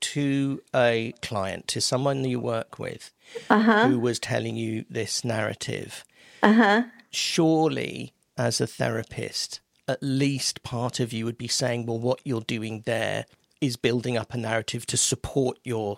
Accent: United Kingdom; We are we're in Western Europe. We are from the United Kingdom.

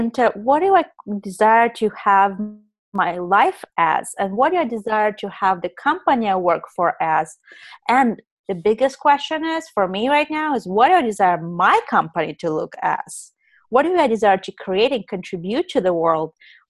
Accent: Russia; English is a second language; moved away as an adult; Well, I came from Russia when I was 19

